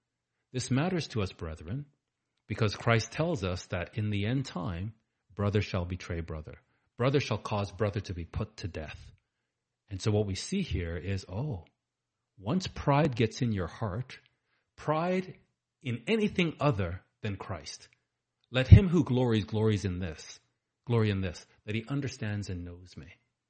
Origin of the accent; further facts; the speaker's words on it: Canada; I don't live in America. I'm British Canadian. I'm not American.